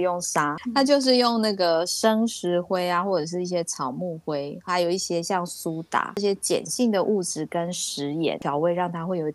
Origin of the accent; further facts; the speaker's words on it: Taiwan; 其实吃蛋没有什么不好啊。我台湾人啊